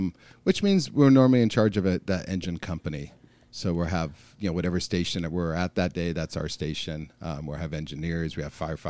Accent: Palm Springs, California, United States; My father is an artist here in Palm Springs

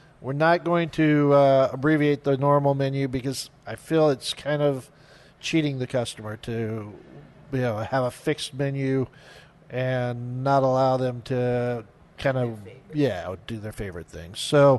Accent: California, United States; where are you from? I'm from Southern California.

